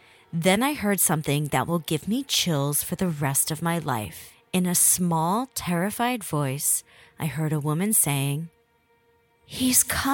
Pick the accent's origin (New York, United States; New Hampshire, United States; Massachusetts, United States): Massachusetts, United States; Boston; I'm from Boston, and I'm lucky to have a lot of friends here